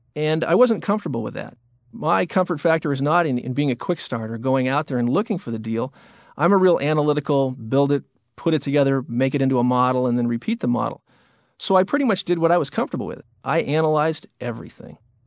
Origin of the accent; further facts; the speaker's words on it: Seattle, Washington, United States; I grew up in Seattle, Washington. I attended the University of Washington.